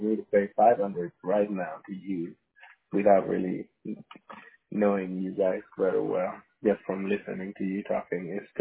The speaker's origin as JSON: {"language": "English", "country": "Uganda", "said": "I'm from Uganda. I'm from Africa."}